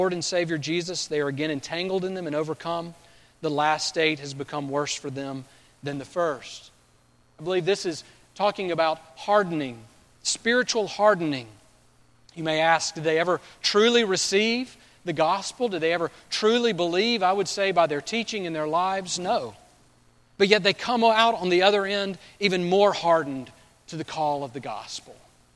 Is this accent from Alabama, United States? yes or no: yes; Alabama, United States; Growing up in South Alabama, I constantly heard the warning, actually, look out for snakes.